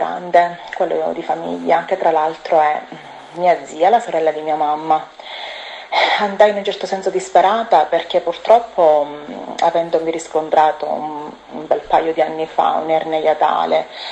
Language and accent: Italian; Casteltermini, Sicily, Italy; Sono da Castel Termini e frequento la chiesa, la parola della fede, dove ministra il pastore Mario Cozzi.